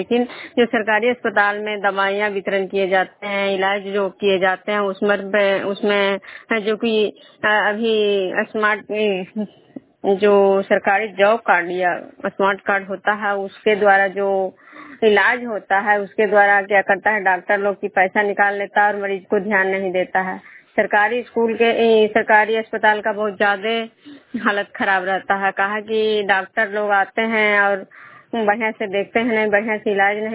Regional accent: Vishnupur, Bihar, India

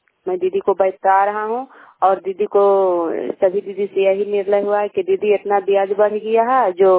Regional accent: Bihar, India; प्रखंड नवानसा, पंचायत खजरा, क्लस्टर भोवी, जिला ललंदा के निवासी हूँ।

